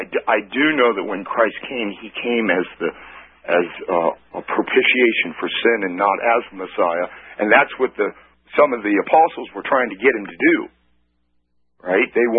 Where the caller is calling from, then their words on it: Edmonton, Alberta, Canada; Well, I'm calling from Edmonton, which is in Alberta, which is north of Montana.